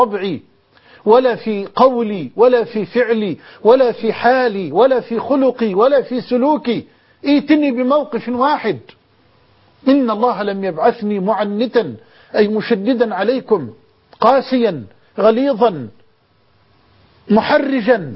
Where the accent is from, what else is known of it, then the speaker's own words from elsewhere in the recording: Egypt; عندنا في مصر